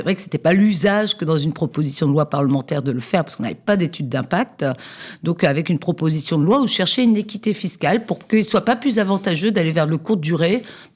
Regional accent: Brittany, France; je suis pugnace, je suis bretonne, donc je suis tenace jusqu'au bout.

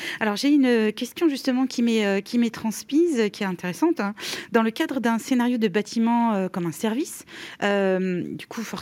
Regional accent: Provence-Alpes-Côte d'Azur, France; moi je viens de Provence, hein

